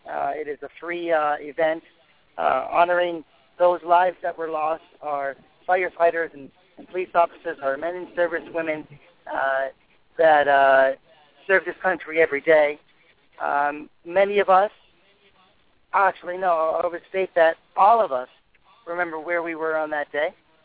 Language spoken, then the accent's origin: English; United States; you know, as an American, that should never happen again.